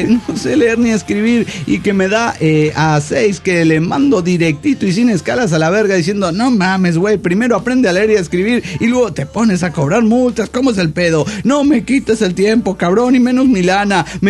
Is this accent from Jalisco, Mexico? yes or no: yes; Guadalajara, Jalisco, Mexico; de Guadalajara, Jalisco, México.